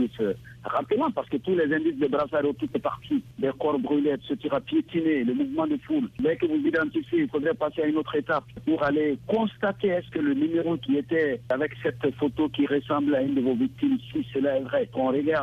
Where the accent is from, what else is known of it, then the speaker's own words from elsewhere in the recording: Mali; notamment chez nous au Mali